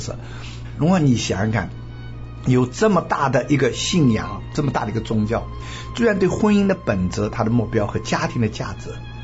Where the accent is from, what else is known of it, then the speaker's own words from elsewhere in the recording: China; 像我们中国来讲，人家问他死他就说不知道